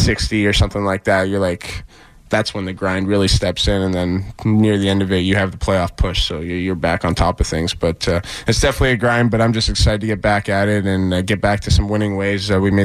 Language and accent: English; London, Ontario, Canada; I go back home to my hometown of London, Ontario, and I go back to my house and just chill.